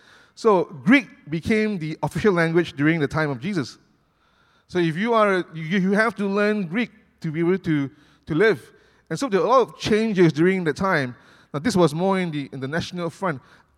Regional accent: Malaysia; I'm so grateful of where God has placed me as a Malaysian.

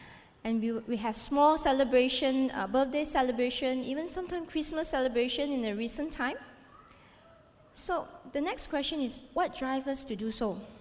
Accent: Malaysia; It's actually impossible, even for us as Malaysian.

